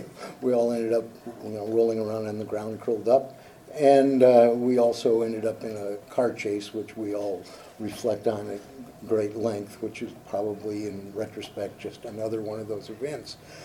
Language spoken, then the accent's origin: English; Iowa, United States; I come from a county which is a town and a state which is predominantly white. I come from Iowa